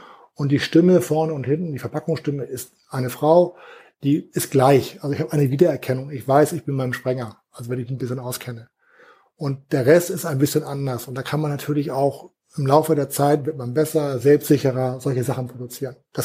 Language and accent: German; Hamburg, Germany; Ich bin Hamburger. Ich bin in Hamburg aufgewachsen